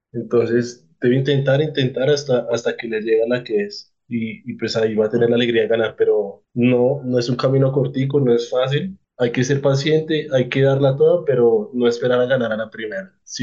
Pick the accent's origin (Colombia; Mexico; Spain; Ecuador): Colombia; Zipaquirá, Cundinamarca; La segunda es que soy de Zipaquirá, ¿sí? Decidí quedarme en esta ciudad, y pues digamos que todo lo que hago lo hago acá